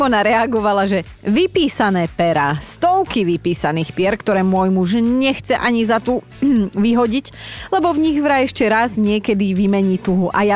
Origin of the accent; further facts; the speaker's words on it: Borovce, Trnava Region, Slovakia; Roboty máme jak na kostole, ako sa hovorí u nás v Borovciach, ale sa nám to páči.